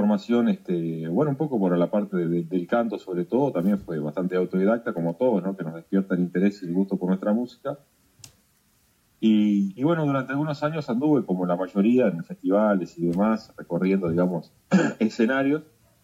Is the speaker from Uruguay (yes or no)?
yes; Cardona, Soriano, Uruguay; yo efectivamente soy de Cardona, me formé académicamente en un conservatorio de Leoncio Marichal